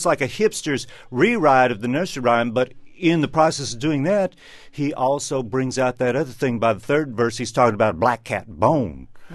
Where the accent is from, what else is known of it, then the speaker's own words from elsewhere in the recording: Lubbock, Texas, United States; born there; I'm from Lubbock, Texas. I was born in Lubbock, Texas